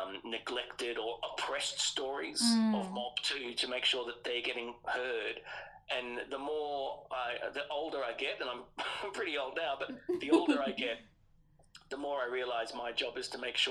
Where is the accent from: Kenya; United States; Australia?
Australia; North Stradbroke Island, Queensland; Well, I'm literally sitting in my kitchen on Minjiriba, North Stradbroke Island, where I live, where I also come from, where my father's family come from, which is Quandamooka people, but Noongee clan